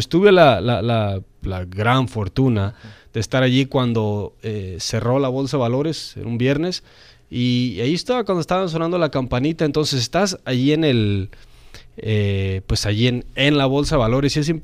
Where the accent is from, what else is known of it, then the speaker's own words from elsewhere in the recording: Zacapu, Michoacán, Mexico; yo cuando voy a mi pueblo ahí en México, en Zacapu